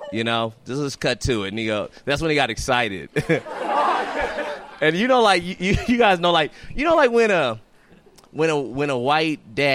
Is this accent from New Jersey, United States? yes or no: no; California, United States; And I go into my training from growing up in California.